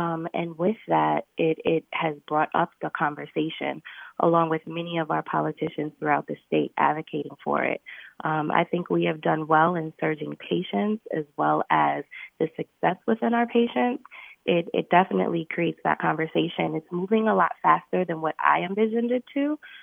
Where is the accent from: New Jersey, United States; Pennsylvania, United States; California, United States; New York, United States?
Pennsylvania, United States; also born or lived in Virginia; And then I moved back to Pennsylvania, which is my hometown.